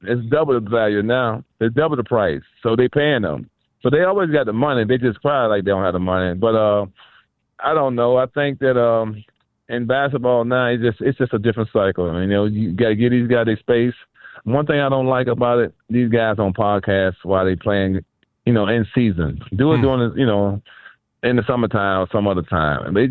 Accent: Cleveland, Ohio, United States; So when I was growing up in Cleveland, you know, inner city of Cleveland, it wasn't the greatest time growing up.

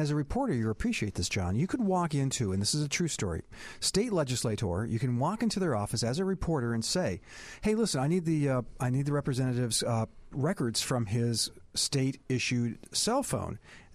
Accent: Birmingham, Alabama, United States; I came here from Birmingham, Alabama, which is pretty much my hometown. Still have a house there.

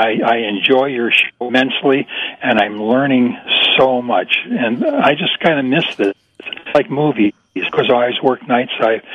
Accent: Park Ridge, Illinois, United States; also born or lived in Seattle; we just moved back to Chicago from Seattle. I was born and raised here in Park Ridge and lived 55 years, then I retired and moved to Seattle. We've been there for 26 years and just moved back.

